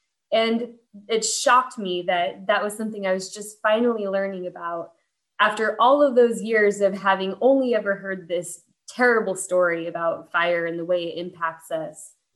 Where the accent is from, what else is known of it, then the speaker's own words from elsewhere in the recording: Temecula, California, United States; So I grew up in Temecula in Southern California, which is an area surrounded by chaparral covered hills.